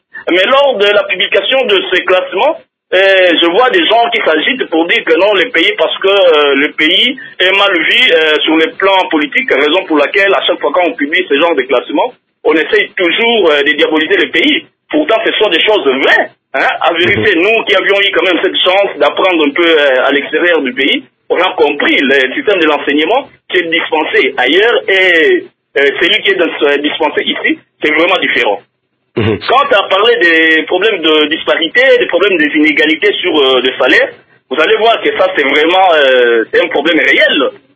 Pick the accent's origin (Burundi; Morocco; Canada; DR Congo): DR Congo